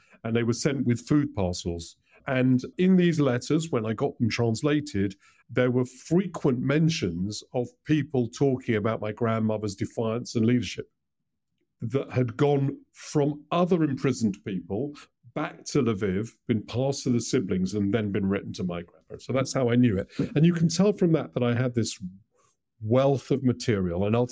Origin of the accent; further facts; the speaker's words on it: Hendon, London, United Kingdom; Even though you kind of come to grow up and think of yourself as being British and living in the suburbs in Hendon